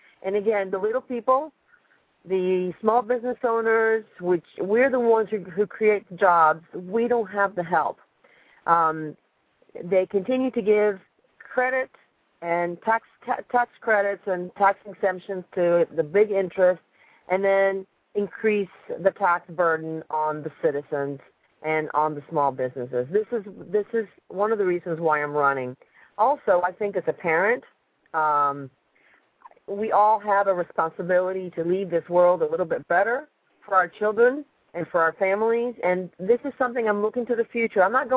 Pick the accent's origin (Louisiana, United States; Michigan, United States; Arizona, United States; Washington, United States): Louisiana, United States; Baton Rouge; moved away as an adult; also born or lived in Cuba; now in Miami, United States; Well, I moved to Florida in 1987 with my daughter. She was first grade at the time, and I grew up in Louisiana. I grew up in Baton Rouge, Louisiana, but I was born in Cuba. So this was kind of a homecoming for me to live in Miami.